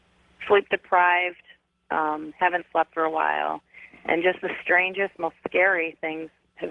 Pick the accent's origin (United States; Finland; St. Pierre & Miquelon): United States; Kalamazoo, Michigan; I'm from Kalamazoo, Michigan.